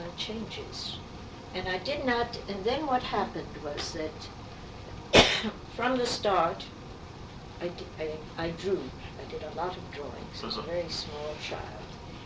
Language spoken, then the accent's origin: English; New York City, New York, United States; born there; I was born in New York City. Mm-hmm. French parents, mm-hmm. quite young French parents, and they had been in the States only about 2 years